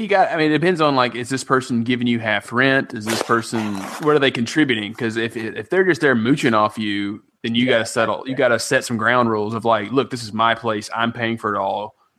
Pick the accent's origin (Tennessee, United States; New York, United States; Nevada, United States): Tennessee, United States; The thing that's famous in my hometown is Dixie Gunworks, which is an antique.